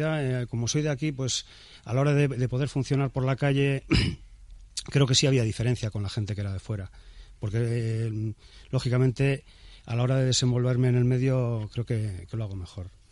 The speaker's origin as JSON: {"language": "Spanish", "town": "Bilbao", "region": "Basque Country", "country": "Spain", "tie": "born or raised there", "said": "yo soy de aquí, de Bilbao, de siempre"}